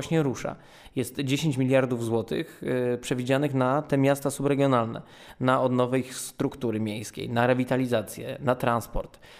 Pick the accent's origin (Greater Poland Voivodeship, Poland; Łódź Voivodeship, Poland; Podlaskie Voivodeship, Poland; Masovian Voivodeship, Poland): Łódź Voivodeship, Poland; Sieradz; Ja pochodzę z Sieradza, ale dla mnie równie ważna jest Zduńska Wola czy Wieluń.